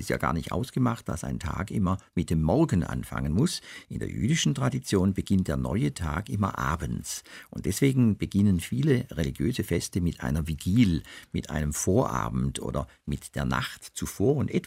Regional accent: Southern Germany, Germany; accent: Swabian; es gibt ihn genauso im tiefen Süddeutschland, wo ich herkomme, wie Sie in meiner Sprache unschwer erkennen können.

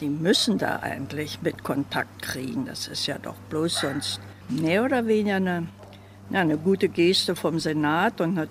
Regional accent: Berlin, Germany; weil ich eine Berlinerin bin

